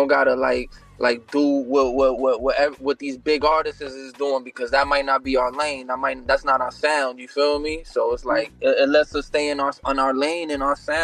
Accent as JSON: {"language": "English", "region": "New York", "country": "United States", "said": "I'm gonna give it to … because I'm from New York"}